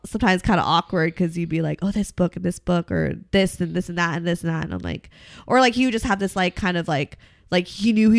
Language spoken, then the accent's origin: English; Philippines; And I think for me, like, with being Filipino and being like Asian, you know, like, we got all different types of food.